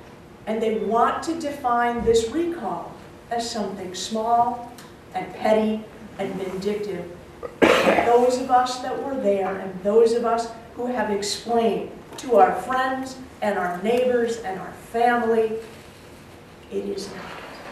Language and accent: English; Wisconsin, United States; I was raised in Adams County, which at the time I was there was the second poorest county in this state.